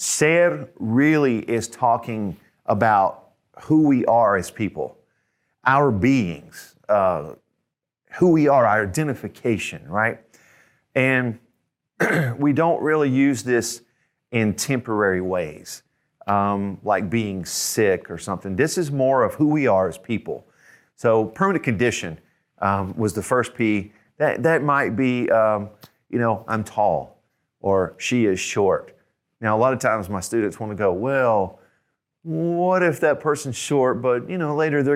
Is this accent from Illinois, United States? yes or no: no; Georgia, United States; I am from Georgia. That's always going to be said. Never will change. That's who I am as part of my identity.